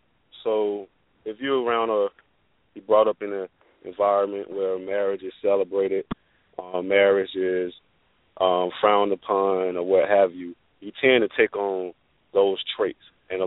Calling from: Atlanta, Georgia, United States; I'm calling from Atlanta, Georgia.

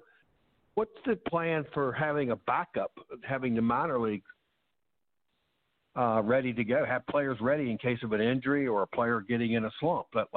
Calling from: Virginia, United States; I'm calling you from Virginia.

